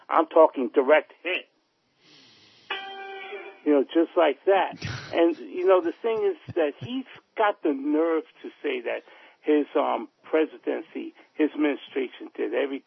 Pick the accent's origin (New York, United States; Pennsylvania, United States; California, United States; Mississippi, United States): New York, United States; Bronx; from the Bronx, and I approve this message.